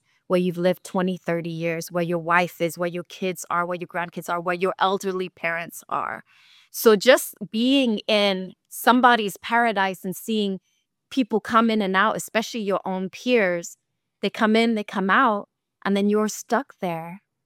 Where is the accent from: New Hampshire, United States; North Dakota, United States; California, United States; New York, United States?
California, United States; because I'm from California too.